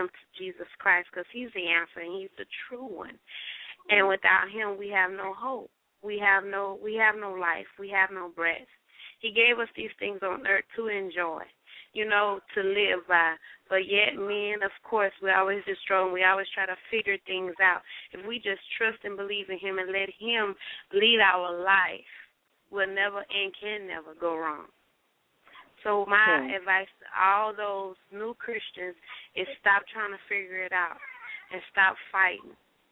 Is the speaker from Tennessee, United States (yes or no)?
no; Texas, United States; now in Washington, United States; Well, again … I'm originally from Texas, and I thank God that he brought me here.